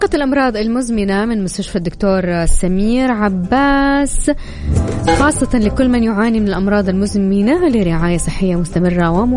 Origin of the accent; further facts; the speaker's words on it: Taif, Makkah Province, Saudi Arabia; born there; ترى على فكرة أنا من مواليد الطائف